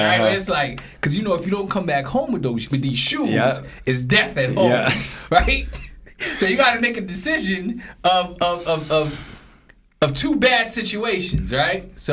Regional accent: Brooklyn, New York, United States; But, you know, growing up in Brooklyn, New York, going to school to me was it was traumatic, right?

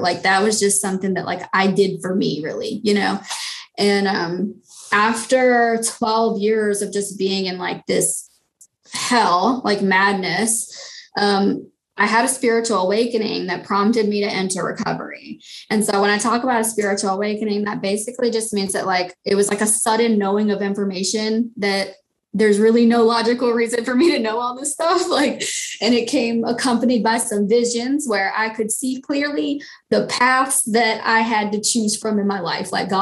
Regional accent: Shepherdsville, Kentucky, United States; So, I'm from Louisville, Kentucky. Actually, just south of Louisville, Kentucky, Shepherdsville, Kentucky, which is like a tiny little country hole-in-the-wall town.

